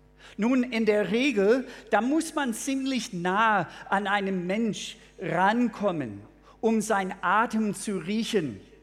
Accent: United States; German is a second language; moved away as an adult; now in Germany; Ich bin in den USA geboren, aufgewachsen. Und erst mit 24 habe ich Deutsch lernen dürfen.

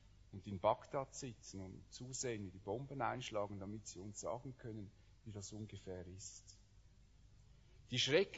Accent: Switzerland; wenn ich als Schweizer, der jetzt glücklicherweise müsste ich jetzt ja nicht mehr einrücken

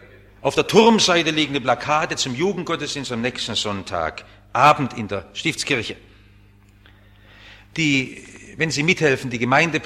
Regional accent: Germany; Man stößt auf Schritt und Tritt auf diese Frage auch in unserem Leben und wir als Deutsche können an Israel so wenig tun.

